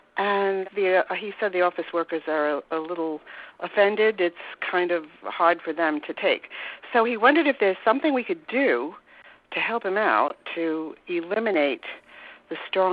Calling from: Warwick, Rhode Island, United States; I'm from Warwick, Rhode Island.

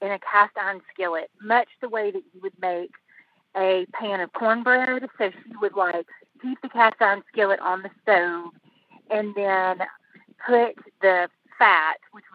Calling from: Asheville, North Carolina, United States; Asheville, North Carolina.

